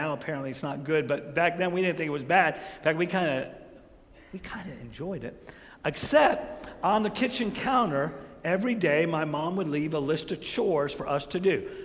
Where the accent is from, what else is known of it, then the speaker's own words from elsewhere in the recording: Florida, United States; also born or lived in New York; when I was growing up, when we moved from New York to Florida